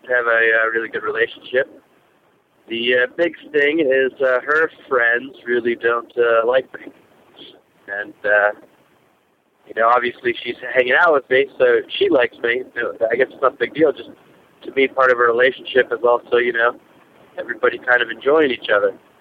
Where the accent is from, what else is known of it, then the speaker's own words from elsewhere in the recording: Colorado, United States; I'm from Colorado. 29 years old.